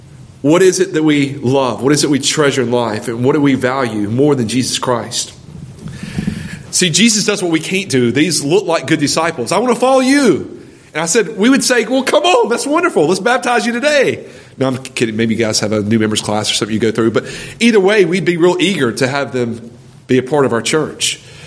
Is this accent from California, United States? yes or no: no; Georgia, United States; So I grew up in Georgia.